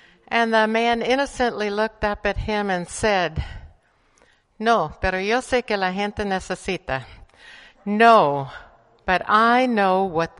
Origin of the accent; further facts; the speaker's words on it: Bolivia; I grew up in Bolivia, where very frankly, the Catholic Church had a lot to do with getting people into the habit of giving